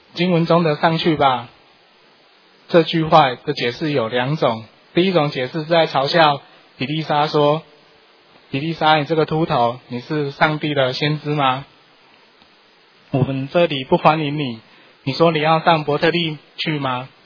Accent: Taiwan; 约50-60年前，我们台湾人称16岁以上40岁以下未结婚的女子为姑娘

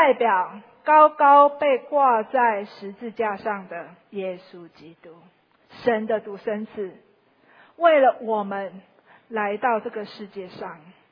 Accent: Taiwan; 我们中国人说，我们台湾人说，去人家做客不要带两串香蕉。

